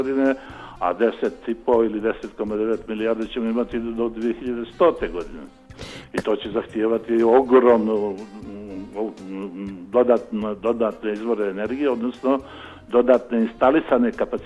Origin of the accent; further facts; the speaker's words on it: Serbia; ali prije svega naravno kod nas u Srbiji